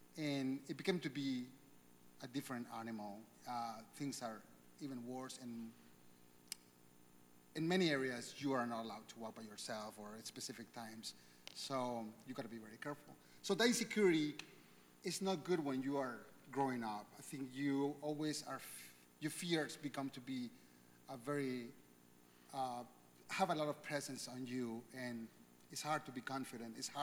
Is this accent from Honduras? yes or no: yes; Honduras; born or raised there; now in United States